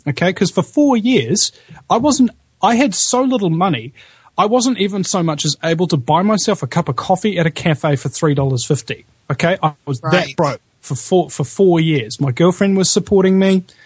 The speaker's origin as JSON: {"language": "English", "country": "New Zealand", "said": "Namely, I'm from New Zealand."}